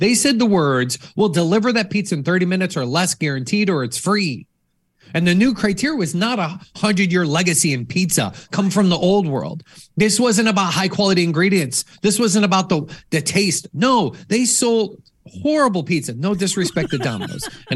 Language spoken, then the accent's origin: English; Chicago, Illinois, United States; I was a big, you know, I'm from Chicago.